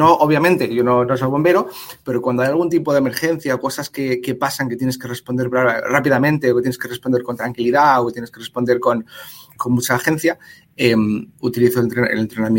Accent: Gijón, Asturias, Spain; also born or lived in Oviedo; Yo soy de Asturias, nací en Oviedo y viví en Gijón.

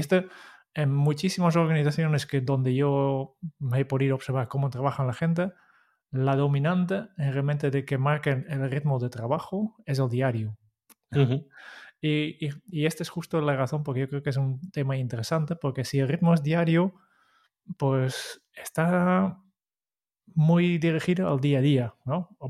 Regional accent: Netherlands; Spanish is a second language; Yo no, como holandés.

